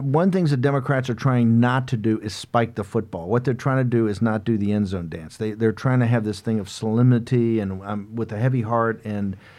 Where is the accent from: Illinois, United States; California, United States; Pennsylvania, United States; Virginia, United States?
Virginia, United States; Richmond; covers all the Commonwealth of Virginia, but out of Richmond, my hometown.